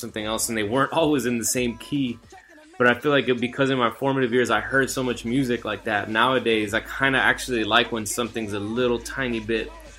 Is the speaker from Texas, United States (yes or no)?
yes; Texas, United States; I was from South Texas